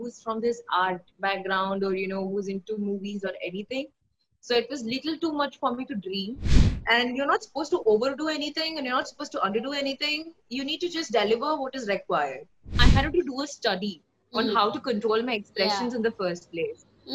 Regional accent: Vaikom, Kerala, India; But then I was performing at my hometown, Vaikim, and one of the producers spotted me

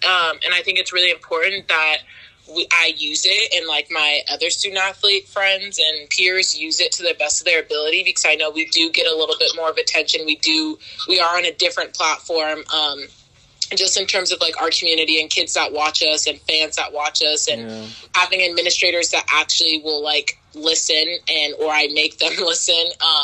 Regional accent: Seattle, Washington, United States; I'm from Seattle, Washington.

